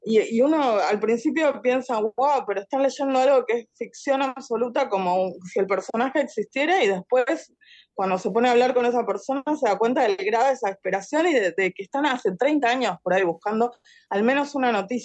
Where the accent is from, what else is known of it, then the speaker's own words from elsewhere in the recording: Argentina; Nací en el 78 en Argentina, plena dictadura de Videla